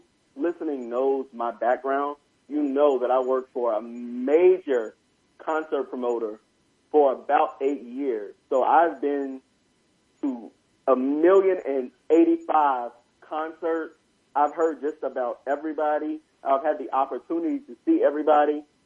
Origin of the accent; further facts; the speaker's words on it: South Carolina, United States; I'm from South Carolina.